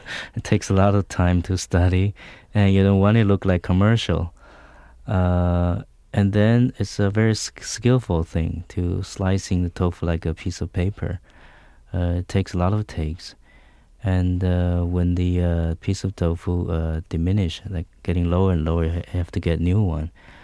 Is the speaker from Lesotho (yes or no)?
no; Taiwan; English is a second language; now in United States; Everything showing here, we see over there shortly after. And a lot of melodrama, Chinese melodrama, kung fu movies, comedies, things like that.